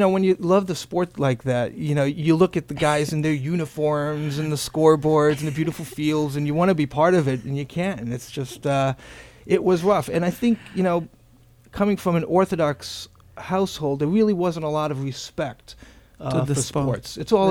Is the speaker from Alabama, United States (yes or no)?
no; New Jersey, United States; when I was growing up in New Jersey, we played stickball.